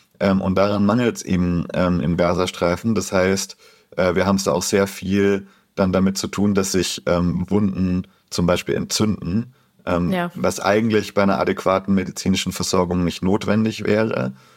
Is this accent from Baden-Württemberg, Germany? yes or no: yes; Reutlingen, Baden-Württemberg, Germany; also ich komme aus Reutlingen, das ist 10 Kilometer weiter.